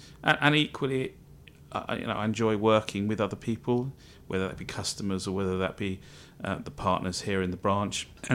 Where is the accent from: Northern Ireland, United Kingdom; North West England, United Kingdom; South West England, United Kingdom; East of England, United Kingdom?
South West England, United Kingdom; Frome; I was born and brought up in Somerset on the outskirts of Frome.